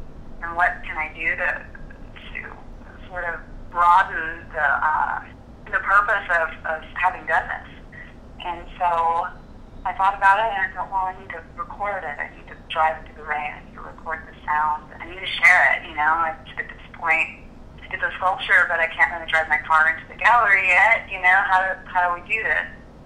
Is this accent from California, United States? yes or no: no; Pensacola, Florida, United States; And I am from Pensacola, Florida, and I live and work in both Pensacola, Florida and San Francisco, although more of my time is spent in Florida.